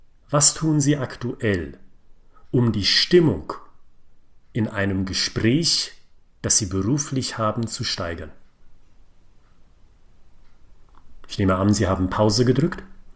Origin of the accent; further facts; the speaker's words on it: Frankfurt, Hesse, Germany; ich bin ein Frankfurter Bub.